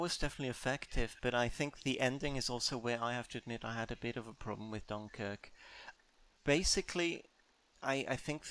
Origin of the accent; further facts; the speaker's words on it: United Kingdom; we are British, we have a stiff upper lip